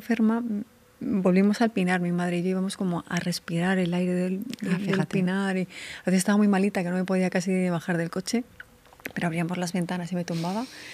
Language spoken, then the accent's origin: Spanish; Medina del Campo, Castile and León, Spain; also born or lived in Santo Domingo; Pues vengo de Medina del Campo y con un padre dominicano. Bueno, yo nací en República Dominicana.